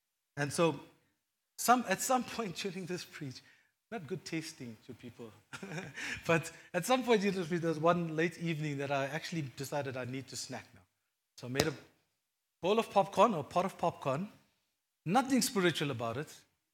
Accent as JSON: {"language": "English", "country": "India", "said": "Me being an Indian, I think having curry without salt, man, that's the worst."}